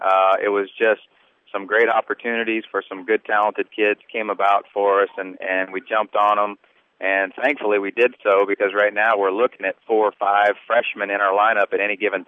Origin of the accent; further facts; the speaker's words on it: Jefferson City, Missouri, United States; And I'm from Jefferson City, so, this is home for me. I have a very large family base, right there in Jeff City.